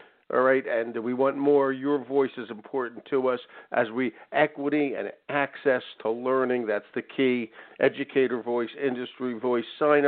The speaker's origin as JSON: {"language": "English", "town": "Philadelphia", "region": "Pennsylvania", "country": "United States", "tie": "born or raised there", "said": "I have heard of it because I grew up in Overbrook Park at 76 in City Line. My dad used to run an old movie theater in Conshohocken, okay, and I taught in Cheltenham."}